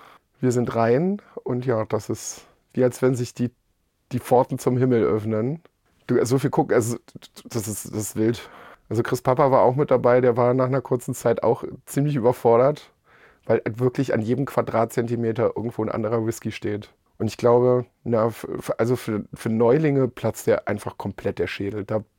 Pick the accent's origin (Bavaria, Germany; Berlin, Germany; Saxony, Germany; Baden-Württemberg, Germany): Berlin, Germany; Pankow; Ist ja ganz gut, ich komme aus Pankow.